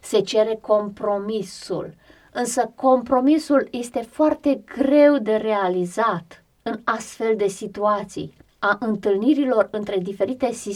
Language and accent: Romanian; Romania; Faptul că suntem români, că vorbim aceeași limbă și ne înțelegem în limba pe care o vorbim.